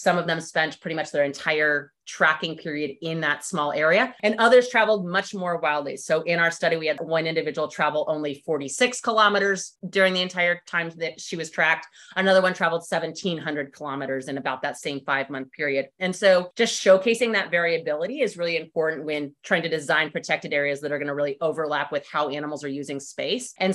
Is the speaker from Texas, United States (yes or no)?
yes; Austin, Texas, United States; I grew up in Austin, Texas, which is landlocked.